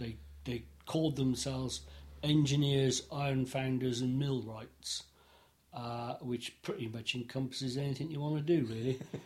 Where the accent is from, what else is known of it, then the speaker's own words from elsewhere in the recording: Chippenham, South West England, United Kingdom; born there; I was born in Chippenham on the 11th of January 1954.